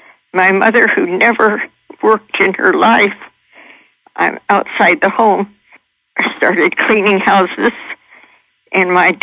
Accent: Minnesota, United States; In Minnesota.

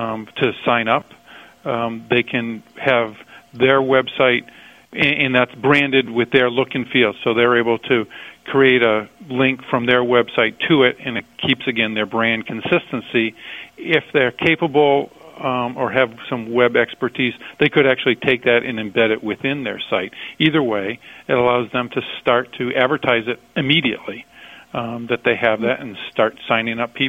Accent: New Hampshire, United States; Again, I told you I was from New Hampshire

